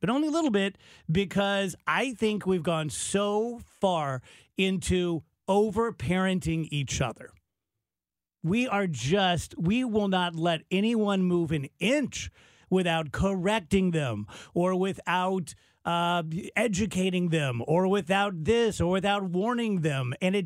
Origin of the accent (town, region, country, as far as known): South Roxana, Illinois, United States; born there